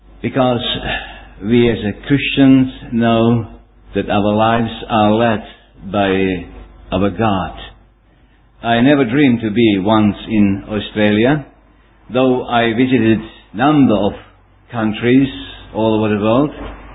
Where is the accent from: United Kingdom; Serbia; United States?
Serbia; Vojvodina; I grew up in Serbia, north part of Serbia, which used to be and still is part of Yugoslavia.